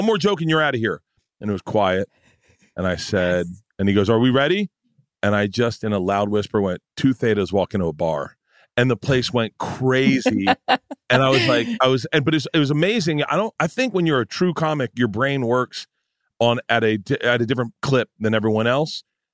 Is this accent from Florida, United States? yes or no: yes; Tampa, Florida, United States; I was a very serious athlete growing up in Tampa. All we did was play baseball. In Florida, you play baseball year round.